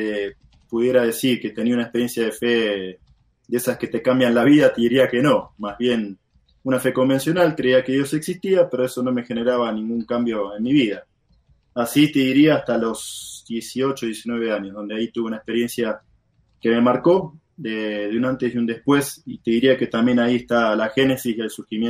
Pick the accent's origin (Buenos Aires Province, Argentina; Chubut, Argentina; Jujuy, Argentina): Buenos Aires Province, Argentina; San Martín; Somos de San Martín, ahí del conurbano bonaerense. Bueno, nací en la capital federal, pero soy bonaerense, ¿no es cierto? Como buen habitante de San Martín, hincha fanático de Chacarita Juniors.